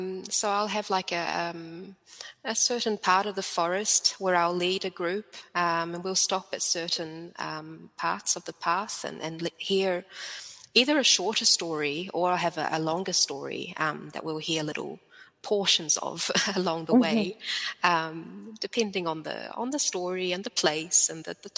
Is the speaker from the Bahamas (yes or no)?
no; New Zealand; first language sv; English is a second language; now in Sweden; I grew up with English in New Zealand, and I've been living in Sweden for around, I think it's around 15 years now. So I've been relearning my mother tongue, basically. Swedish was my first language. Then growing up in New Zealand, I basically forgot Swedish